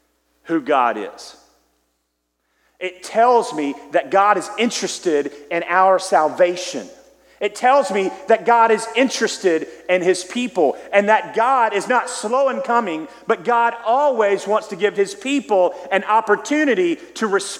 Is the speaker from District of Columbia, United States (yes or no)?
no; Texas, United States; if we talk about sometimes our church background and growing up in East Texas or Southeast Texas, the idea of laughing in church was completely unsettling.